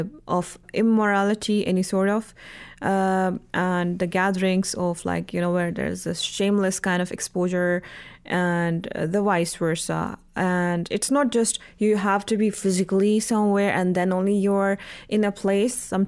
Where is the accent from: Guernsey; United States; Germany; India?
India; Jammu and Kashmir; since we are from the Indian administrated Kashmir, so I was telling him I would love to stay in India for some time.